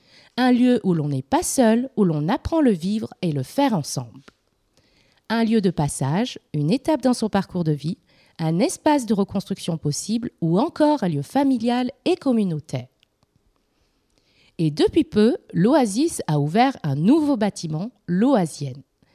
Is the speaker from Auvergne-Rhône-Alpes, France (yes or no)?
yes; Auvergne-Rhône-Alpes, France; je viens de la Drôme